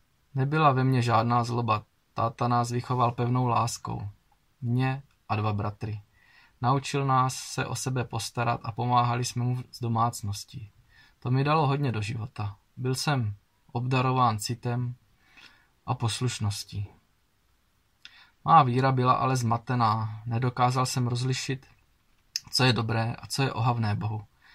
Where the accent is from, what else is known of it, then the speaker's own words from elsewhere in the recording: Olomouc Region, Czechia; now in Chrášťany, Czechia; a pocházím z Hané na Moravě, v Chrášťanech u Prahy. Trvale žiji asi 15 let.